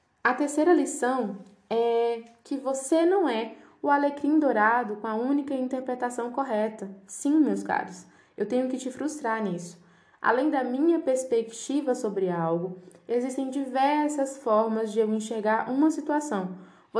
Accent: Bahia, Brazil; eu sou da Bahia. E quando eu cheguei em Rio Preto para fazer faculdade, em São Paulo

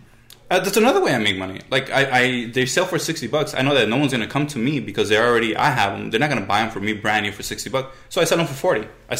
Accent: Los Angeles, California, United States; I'm from South Central, and there's a lot of food banks in South Central.

